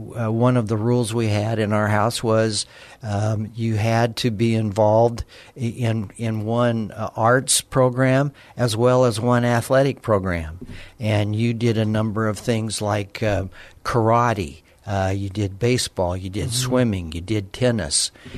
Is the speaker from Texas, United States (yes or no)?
no; Alamogordo, New Mexico, United States; I was born in Alamogordo, New Mexico, and born and raised there, went to public high school there